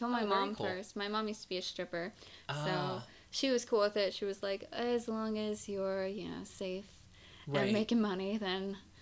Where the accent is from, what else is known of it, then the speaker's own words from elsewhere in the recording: North Carolina, United States; I'm from North Carolina. You'll hear my accent come out every now and then.